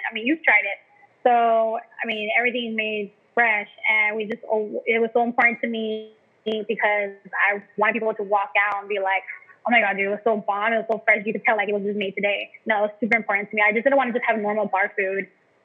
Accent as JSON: {"language": "English", "town": "Downey", "region": "California", "country": "United States", "tie": "born or raised there", "said": "Yes, I'm born and raised in Downey, D-Town, where the girls get down."}